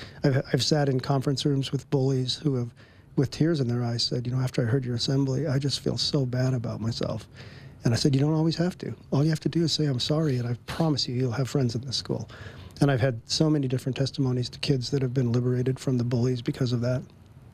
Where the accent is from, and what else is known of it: Fort Collins, Colorado, United States; born or raised there